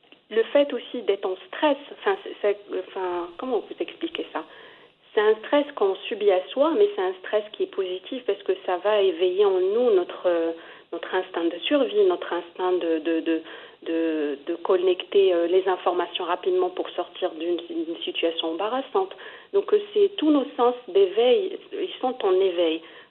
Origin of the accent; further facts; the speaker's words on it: Morocco; moved away as an adult; j'ai quitté très jeune le Maroc. J'ai quitté à mes 18 ans pour faire mes études. Donc, je ne connaissais que ma ville natale